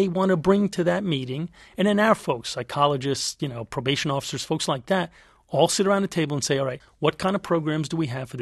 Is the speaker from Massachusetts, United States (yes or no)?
no; Brooklyn, New York, United States; Growing up in Brooklyn, a lot of my friends got in trouble with the law